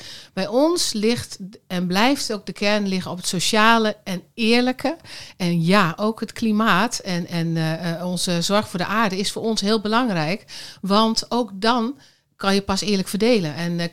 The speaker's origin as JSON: {"language": "Dutch", "region": "Groningen", "country": "Netherlands", "also_born_or_lived": "Bedum / Rotterdam", "lives_now": "Winsum, Netherlands", "said": "Oorspronkelijk uit stad. Maar vanaf mijn, dan moet ik even goed terugrekenen, 26e heb ik gewoon in Stitswert, in Bedum. Tussendoor 2 jaar in Rotterdam en nu alweer"}